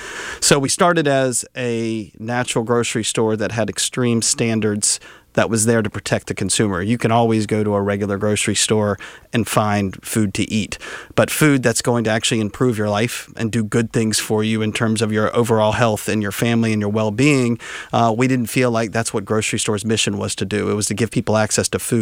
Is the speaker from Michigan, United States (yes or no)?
no; Jacksonville, Florida, United States; also born or lived in Atlanta; native is I'm from Jacksonville before the word local was a big term